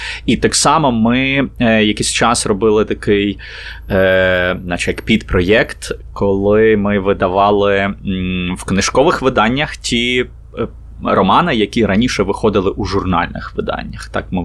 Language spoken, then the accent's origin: Ukrainian; Ivano-Frankivsk, Ivano-Frankivsk Oblast, Ukraine; Більше часу я проводжу у Франківську. Мені там набагато затишніше і комфортніше. Це моє рідне місто, з яким я, в якому я почуваю себе дуже легко.